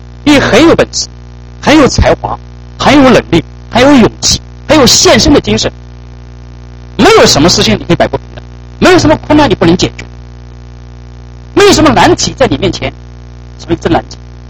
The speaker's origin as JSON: {"language": "Chinese", "country": "China", "said": "我们中国人讲左丞右相，就是这个意思，就位置很高。"}